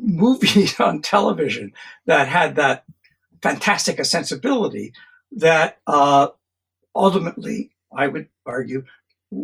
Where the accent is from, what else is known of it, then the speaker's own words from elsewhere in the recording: Roslyn, Pennsylvania, United States; Growing up in Roslyn, Pennsylvania, I was very near a large cemetery